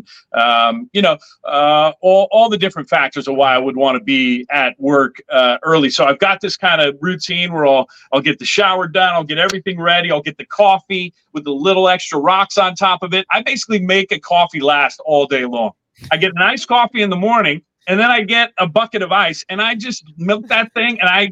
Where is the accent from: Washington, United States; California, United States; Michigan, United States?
California, United States; San Mateo; San Mateo, California is the city that I grew up in. My parents still live. Went to San Mateo High School.